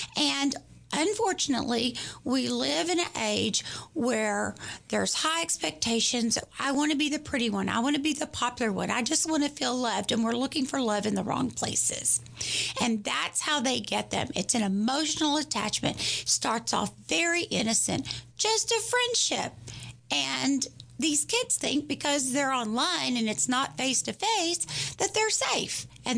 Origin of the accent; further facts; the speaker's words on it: Tyler, Texas, United States; You know, I am from Tyler, born and raised